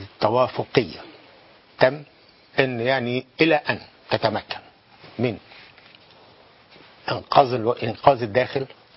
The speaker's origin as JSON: {"language": "Arabic", "country": "Egypt", "said": "عقليتنا كمصريين"}